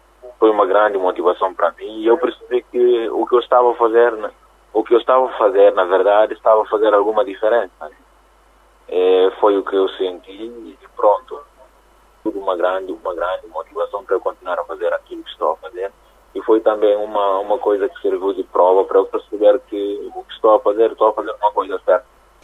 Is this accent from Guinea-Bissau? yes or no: yes; Guinea-Bissau; now in Barcelos, Portugal; nós, por exemplo, quando saímos da Guiné, a nossa porta de entrada é Lisboa, que é o aeroporto de Lisboa.